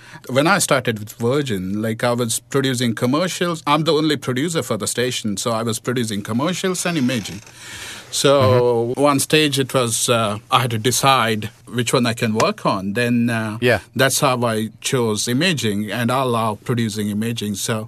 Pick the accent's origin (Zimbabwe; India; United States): India; moved away as an adult; now in Dubai, United Arab Emirates; I'm from India. Started off in a radio station as an intern back in India and got a job in one of the rival stations in Dubai as a production assistant.